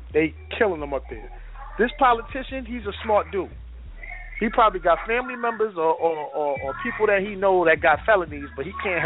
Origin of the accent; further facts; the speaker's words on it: Harlem, New York, United States; from Harlem.